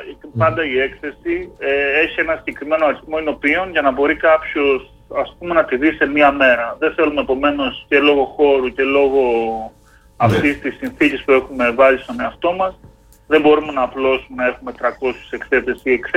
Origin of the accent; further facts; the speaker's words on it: Crete, Greece; έχω την ευκαιρία να το κάνω μέσα στην Κρήτη, μέσα στον τόπο μου